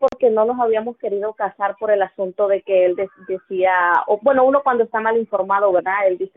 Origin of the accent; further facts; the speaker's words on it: Nicaragua; Él es de México y yo soy de Nicaragua.